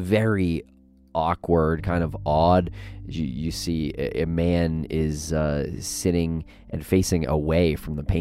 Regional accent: Medford, Massachusetts, United States; I grew up in Medford, mere probably 2 or 3 miles from where I grew up.

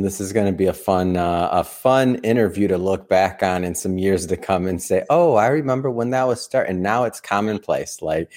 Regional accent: Michigan, United States; So I'm from Michigan, so big car fan.

